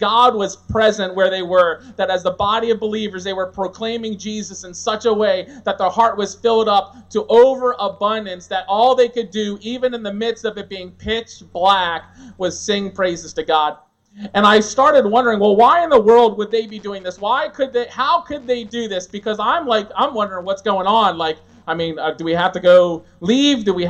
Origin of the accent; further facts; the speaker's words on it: United States; And for sure, as an American, when the lights go out in sanctuary, the sound goes out